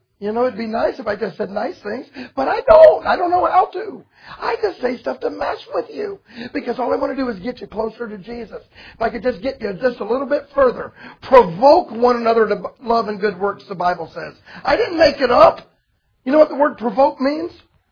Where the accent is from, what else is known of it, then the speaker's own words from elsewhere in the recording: Florida, United States; I grew up in Florida. I was around pools.